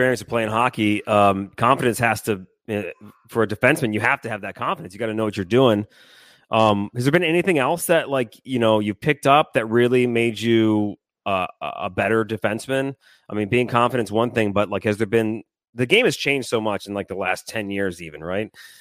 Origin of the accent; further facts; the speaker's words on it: Michigan, United States; I grew up in Michigan, so I you know, skated, you know, poorly.